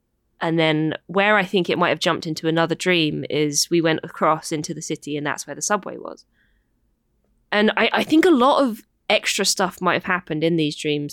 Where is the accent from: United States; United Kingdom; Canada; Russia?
United Kingdom; I'm not satisfied. I am British.